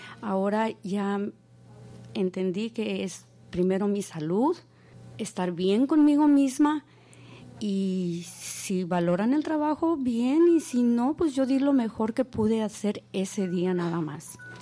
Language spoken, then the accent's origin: Spanish; Phoenix, Arizona, United States; comedora compulsiva, soy de Phoenix.